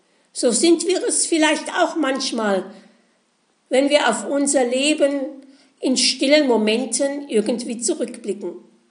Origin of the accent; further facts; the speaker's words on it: Mainz, Rhineland-Palatinate, Germany; born there; So heißt es in meiner Geburtsstadt Mainz.